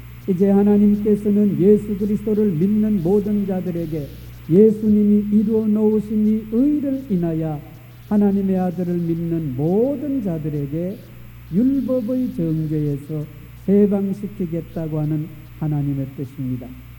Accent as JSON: {"language": "Korean", "country": "South Korea", "tie": "born there", "said": "여러분과 저는 한국에서 태어나서 한국 사람이요 한국 국적입니다."}